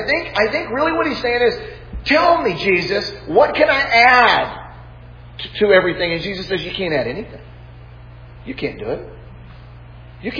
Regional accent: Bible Belt, United States; Growing up in the Bible Belt.

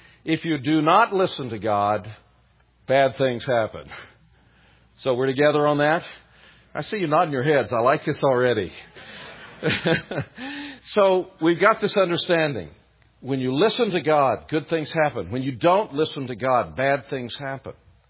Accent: Southern United States, United States

